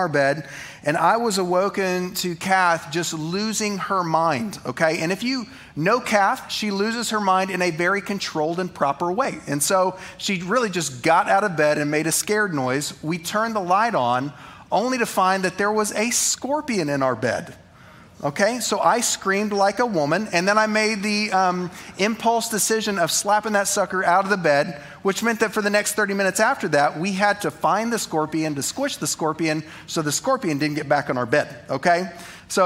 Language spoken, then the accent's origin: English; Abilene, Texas, United States; we're from Abilene, okay? Like, the beauty of living in Abilene